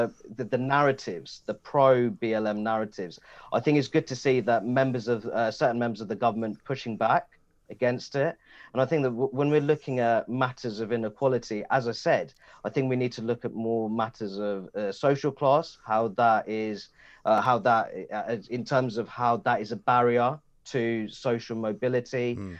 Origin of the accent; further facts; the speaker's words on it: Luton, East of England, United Kingdom; my hometown of Luton